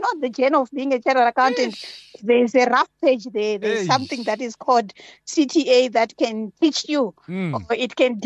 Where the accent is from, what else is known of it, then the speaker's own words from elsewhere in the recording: Zimbabwe; moved away as an adult; now in Johannesburg, South Africa; So I was born and raised in Zimbabwe.